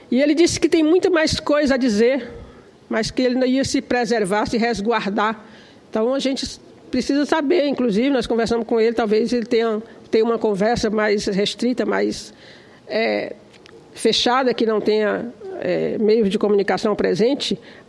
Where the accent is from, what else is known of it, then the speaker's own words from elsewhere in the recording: Piauí, Brazil; está sendo investigado lá no meu estado, né? E a gente vai saber daqui a pouco. Mas é preocupante isso, que eu não sei se é só no Piauí